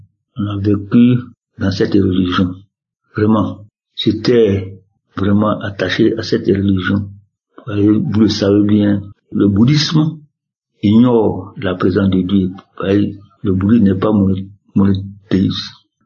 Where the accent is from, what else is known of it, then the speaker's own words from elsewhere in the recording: Côte d’Ivoire; Je suis un Ivoirien vivant en Côte d'Ivoire, dans la région de Marawi.